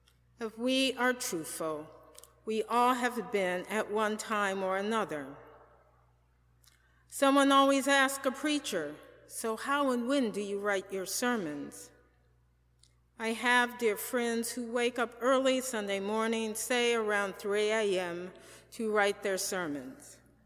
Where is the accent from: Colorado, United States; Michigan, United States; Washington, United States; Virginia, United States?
Michigan, United States; Detroit; I was raised in Detroit, where I attended the best schools, was involved with the best social clubs, Coeds for Young Ladies, Blizzard, a Black Ski Club, charity and debutante balls.